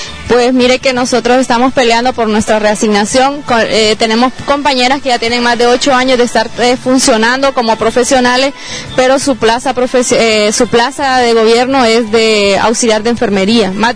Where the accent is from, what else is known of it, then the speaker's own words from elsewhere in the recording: Comayagua, Honduras; Pero somos 21 de Comayagua y con ellos dos son 23.